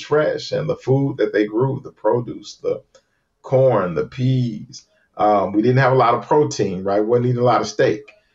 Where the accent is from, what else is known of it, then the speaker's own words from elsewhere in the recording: Louisiana, United States; also born or lived in Compton / Oakland; And we talked a little bit about my dad and just growing up in Louisiana.